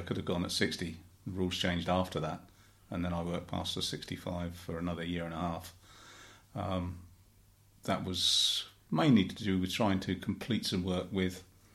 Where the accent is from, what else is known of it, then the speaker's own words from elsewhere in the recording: Shoreham-by-Sea, South East England, United Kingdom; born there; I was born in Shoreham-by-Sea in Sussex.